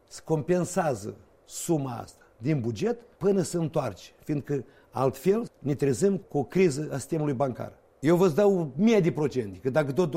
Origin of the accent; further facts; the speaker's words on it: Moldova; care să spună că noi suntem moldoveni. Când să avem limba moldovenească.